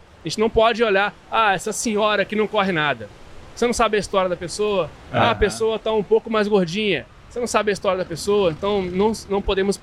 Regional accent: Cataguases, Minas Gerais, Brazil; moved away as an adult; also born or lived in Juiz de Fora; Eu sou mineiro de Cataguases. Mas eu morei muito tempo em Juiz de Fora.

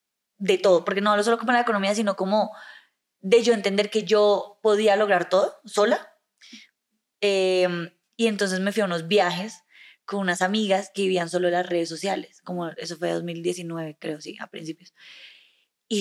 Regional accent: Cali, Valle del Cauca, Colombia; now in Miami, United States; porque los dos somos de Cali

